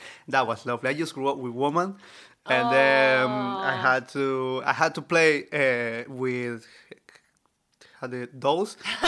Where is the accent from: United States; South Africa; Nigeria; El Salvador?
El Salvador; I'm from El Salvador, Central America